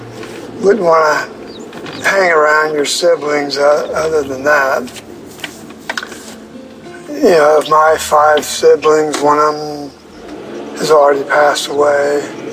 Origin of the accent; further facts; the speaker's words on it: Melbourne, Florida, United States; Dude, I'm also from Florida. I'm on the East Coast by Melbourne, Florida, on a beach community.